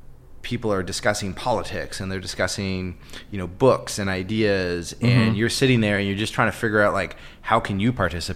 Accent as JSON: {"language": "English", "town": "Toronto", "region": "Ontario", "country": "Canada", "tie": "born there", "said": "I was born in Toronto, uh-huh. Canada"}